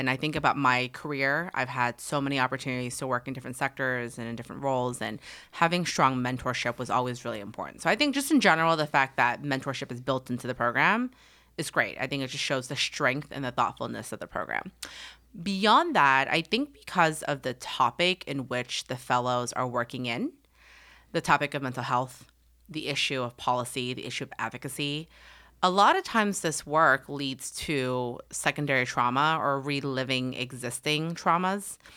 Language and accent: English; Houston, Texas, United States; I am the child of Vietnamese refugees. I am from Houston, grew up in Southwest Houston